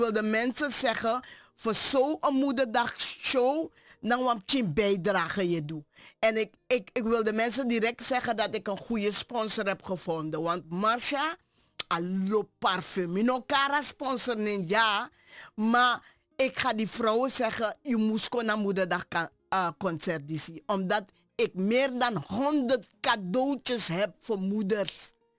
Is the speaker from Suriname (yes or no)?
yes; Suriname; ik had zoiets, ik ben een Surinaamse vrouw